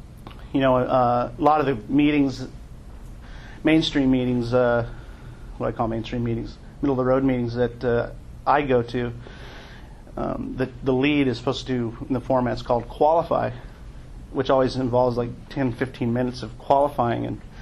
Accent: Los Angeles, California, United States; I was raised on the Mexican side of my family in East LA for the first 5-6 years of my life.

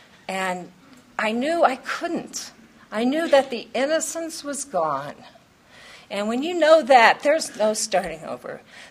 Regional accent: Iowa, United States; They don't really know I'm from Iowa. I can fake I'm from Wisconsin.

